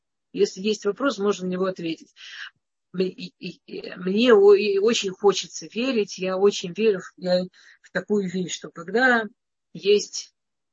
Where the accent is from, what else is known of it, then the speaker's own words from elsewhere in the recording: Moscow, Russia; now in Israel; пока я жила в Москве. В Москве, раз я росла в Москве